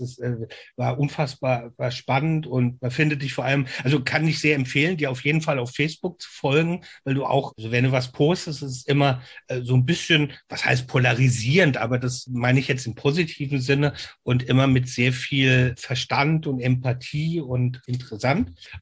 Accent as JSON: {"language": "German", "region": "Rhineland-Palatinate", "country": "Germany", "said": "wir sind ja auch kulturell nah beieinander als Rhein-Hesse, ich und du als Hesse"}